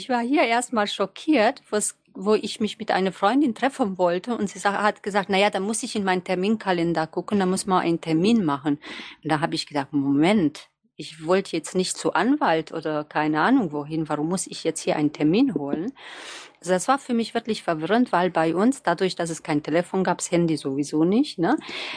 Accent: Romania; now in Germany; ich komme aus Rumänien, ich glaube, viele von euch wissen das. Und es waren andere Zeiten in meiner Jugendzeit, was ich erlebt habe.

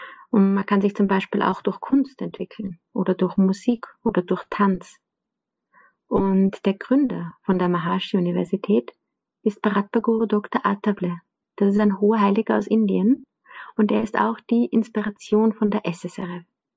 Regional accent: Lower Austria, Austria; ich komme aus Niederösterreich.

